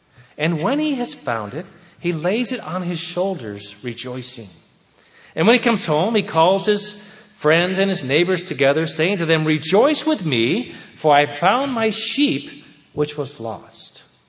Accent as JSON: {"language": "English", "town": "Seattle", "region": "Washington", "country": "United States", "said": "I'm from Seattle area, a little partial to that."}